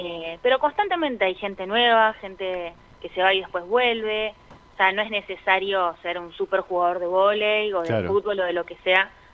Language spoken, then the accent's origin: Spanish; Avellaneda, Buenos Aires Province, Argentina; accent: Avellaneda Spanish; yo hablo español, avellanediense. Sí. No, hablo español, hablo inglés, tipo fluido también como español. Hablo portugués porque mi papá es brasilero.